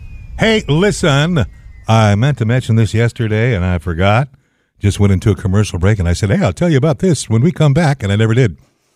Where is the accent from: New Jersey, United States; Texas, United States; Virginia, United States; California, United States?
California, United States; Fresno; And I remember growing up in Fresno, there was a gas station on Blackstone Avenue between Dakota and Ashland, I believe.